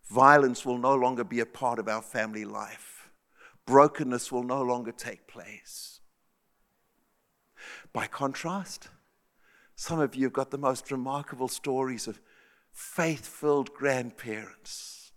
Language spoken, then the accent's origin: English; South Africa; Carol and I grew up in South Africa.